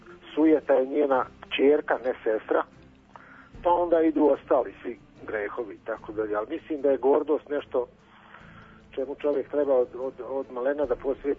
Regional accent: Banja Luka, Republika Srpska, Bosnia & Herzegovina; moved away as an adult; now in Germany; Ja sam iz Banja Luke, tu sam već 30 godina i tako.

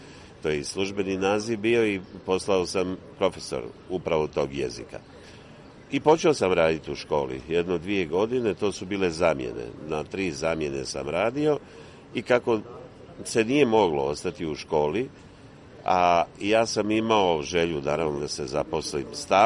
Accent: Tisno, Šibenik-Knin County, Croatia; Kao dijete živio sam u Dalmaciji, dakle govorimo o početku 60. godina, to je jedno malo mjesto, Tisno se, tjesno u to doba, a sada se zove Tisno

